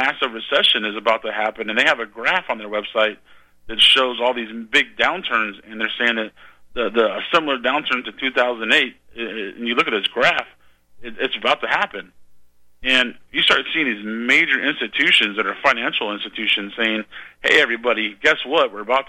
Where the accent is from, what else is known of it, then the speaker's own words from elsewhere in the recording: Nebraska, United States; I'm from Nebraska, and a lot of my family are farmers